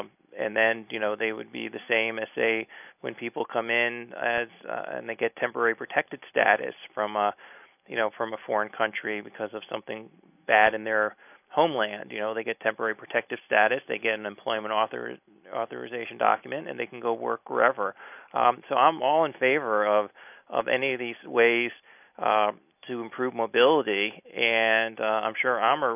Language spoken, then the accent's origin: English; United States; speaking as an American who, you know, doesn't even like to wait in line 5 minutes when I go to a movie theater to buy a ticket